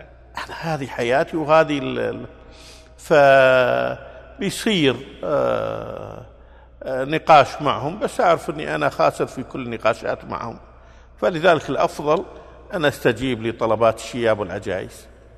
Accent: Kuwait; فاخترت مساجد كل مسجد في منطقة معينة عندنا بالكويت

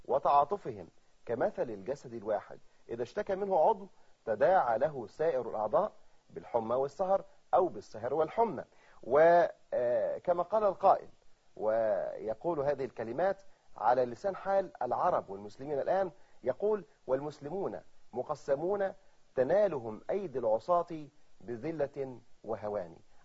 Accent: Egypt; فهل احنا كمسلمين او كمصريين مثلا، مسلمين مصريين

